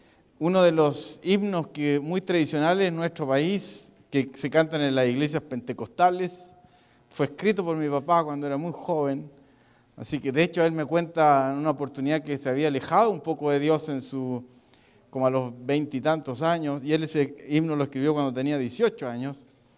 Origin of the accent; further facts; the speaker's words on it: Chile; Vengo de Perú, ustedes saben, soy chileno.